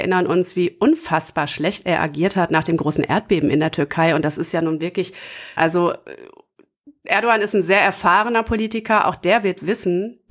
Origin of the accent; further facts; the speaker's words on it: Gütersloh, North Rhine-Westphalia, Germany; ich komme aus Gütersloh.